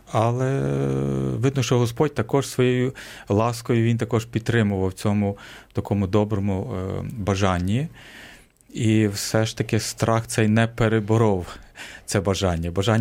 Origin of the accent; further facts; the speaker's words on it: Yavoriv, Lviv Oblast, Ukraine; Я родом з Яворова Львівської області, і в нас був монастир сестер Василянок.